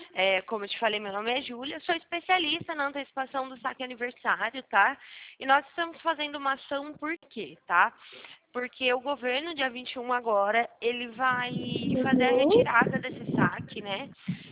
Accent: Leme, São Paulo, Brazil; Ó, eu sou daqui de Leme.

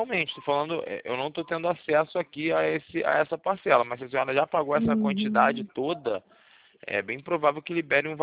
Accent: Rio de Janeiro, Brazil; Eu sou do Rio, falo da central de relacionamento, entendeu? Do Santander, mas eu fico no centro da cidade.

